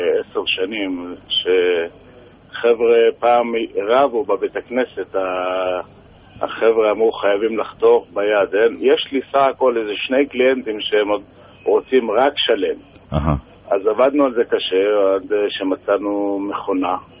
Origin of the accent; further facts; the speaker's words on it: Jerusalem, Jerusalem District, Israel; born there; אני נולדתי בשערי חסד, אם היה זו בשכונת שערי חסד.